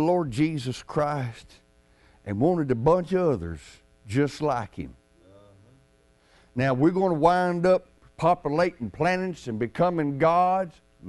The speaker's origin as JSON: {"language": "English", "region": "Tennessee", "country": "United States", "tie": "born or raised there", "said": "I was raised down in Tennessee. I lived down there 40. Born, raised, middle Tennessee."}